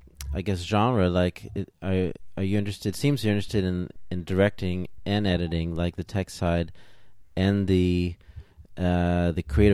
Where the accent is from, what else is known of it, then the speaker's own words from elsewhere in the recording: Canada; because I grew up in Canada, of course, but I was always interested in, you know, travel in the world